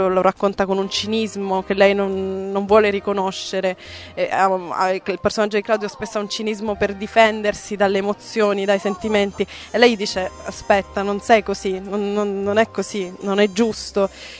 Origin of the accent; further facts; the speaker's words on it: Sicily, Italy; now in Rome, Italy; anche se sono siciliana, mi hanno accolto bene alla fine, questi romani sono accoglienti